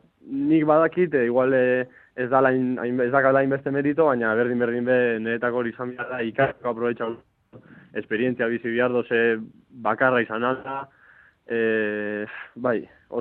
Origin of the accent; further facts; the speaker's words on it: Eibar, Basque Country, Spain; now in San Sebastián, Spain; txikitan Eibarkoa naiz eta beti egon naiz Eibarko klubian